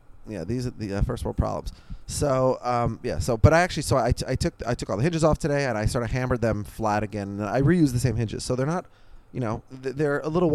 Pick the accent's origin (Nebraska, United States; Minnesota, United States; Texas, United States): Minnesota, United States; Minneapolis; I grew up in Minneapolis, in a suburb of Minneapolis. I saw deer maybe twice in my life.